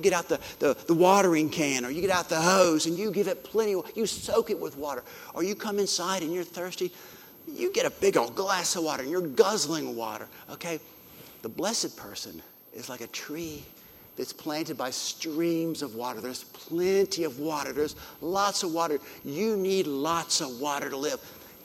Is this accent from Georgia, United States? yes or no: no; South Carolina, United States; I grew up in South Carolina near Lawson's Fork Creek, and we loved to play near the creek